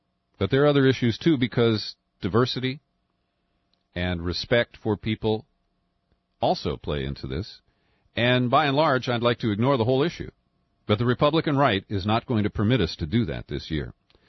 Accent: United States; born there; because as an American born here, it's frustrating when you go into a retail store

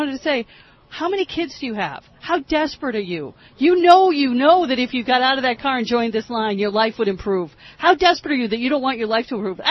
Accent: East Coast, United States; I'm from the East Coast. I knew nothing about what's going on here.

